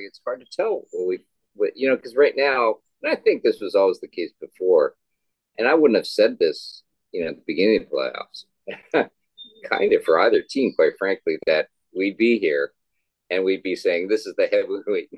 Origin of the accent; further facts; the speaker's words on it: Canada; I grew up in Canada